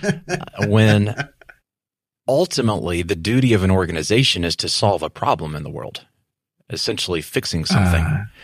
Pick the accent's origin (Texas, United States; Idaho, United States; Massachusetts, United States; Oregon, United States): Texas, United States; I'm from West Texas. We don't use that word in West Texas.